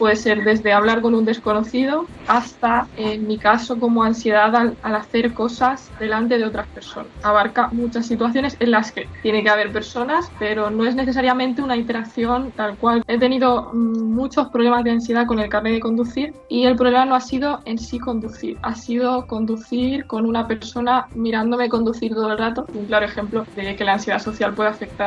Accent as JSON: {"language": "Spanish", "town": "Manises", "region": "Valencian Community", "country": "Spain", "said": "tengo 24 años, soy de Manises"}